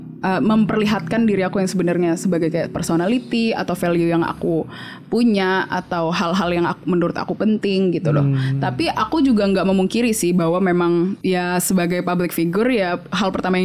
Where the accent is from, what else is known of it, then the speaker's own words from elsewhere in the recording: Jakarta, Indonesia; sebagai orang Batak yang tumbuh di Jakarta, aku tuh nggak bisa bahasa Batak sebenarnya. Tapi keluarga aku tuh Batak banget.